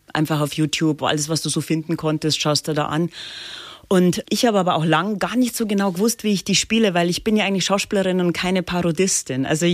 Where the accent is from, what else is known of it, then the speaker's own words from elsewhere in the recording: Dorfen, Bavaria, Germany; also born or lived in Landshut; Ich sage immer, ich bin geboren in Niederbayern, aber nach einer Woche haben sie mich wieder zurück über die Grenze gebracht nach Oberbayern.